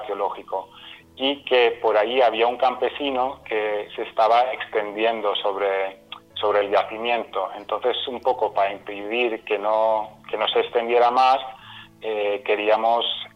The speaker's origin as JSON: {"language": "Spanish", "region": "Balearic Islands", "country": "Spain", "tie": "born or raised there", "said": "cuando era niño, cuando vivíamos en Mallorca, vivíamos en una casa de campo, tendría quizá, no sé, 8, 9, 10 años"}